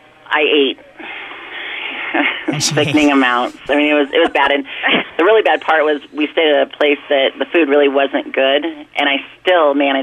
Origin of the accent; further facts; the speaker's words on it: Nebraska, United States; Hey, I was raised in Nebraska. I can bowl a mean, like, 70.